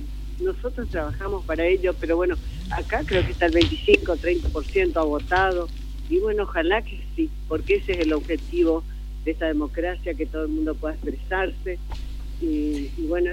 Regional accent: Argentina; somos argentinos

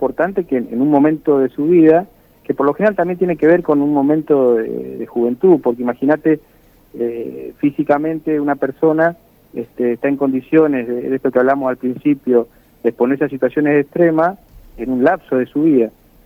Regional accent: Mendoza, Argentina; yo soy mendocino

